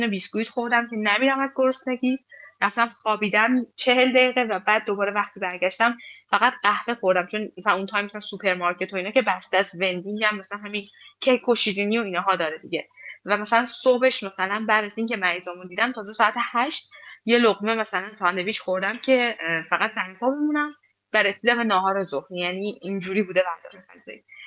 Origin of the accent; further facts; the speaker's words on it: Mashhad, Razavi Khorasan, Iran; حتی من الان مشهدی هستم